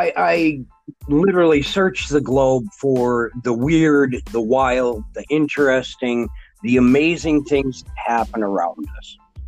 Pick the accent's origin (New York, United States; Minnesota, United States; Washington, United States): Minnesota, United States; now in Dallas-Fort Worth, United States; I live in the Dallas-Fort Worth area in Texas. Awesome. Originally, I'm from the northern states. I'm from Minnesota.